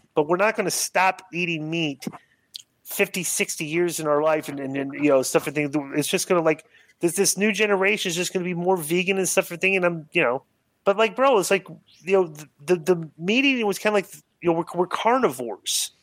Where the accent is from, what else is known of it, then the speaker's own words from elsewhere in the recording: United States; I'm from the States. I grew up in American wrestling.